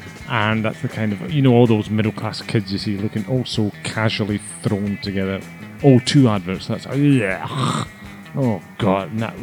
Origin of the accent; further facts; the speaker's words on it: Scotland, United Kingdom; Now, I'm also Scottish, as some of you may have gathered.